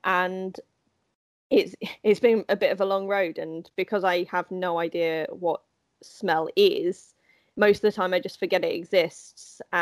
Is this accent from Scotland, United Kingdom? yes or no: no; East of England, United Kingdom; So I'm from Hertfordshire in the UK, so it's just north of London. I was born here and I live here currently.